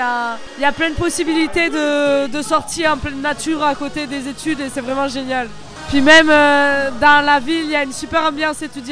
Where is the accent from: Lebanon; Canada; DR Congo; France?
France; Millau, Occitanie; accent: southern French; Je viens de Millau, en Aveyron.